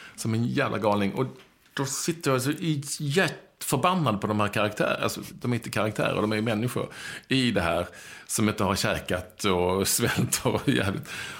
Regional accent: Skåne, Sweden; accent: Scanian; also born or lived in Malmö; För att jag pratar skånska, det är inte så konstigt.

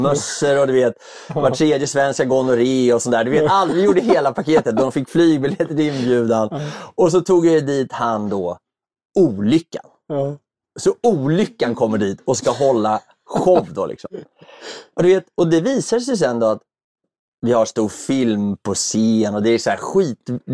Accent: Örebro, Örebro County, Sweden; Jag är från Örebro.

